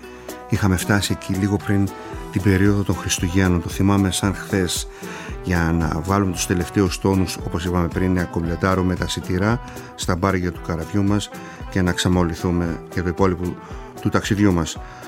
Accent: Kasos, South Aegean, Greece; Πού να δω εγώ χιόνι στο νησί μου εκεί στην Κάσο. Δεν είχα δει ποτέ μου χιόνι μέχρι τότε.

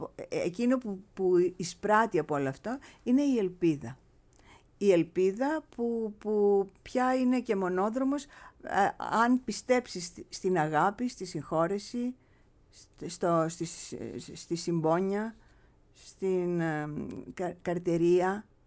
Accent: Epirus, Greece; γιατί εγώ γεννήθηκα στην Ήπειρο, έζησα πάρα πολύ στην Ήπειρο

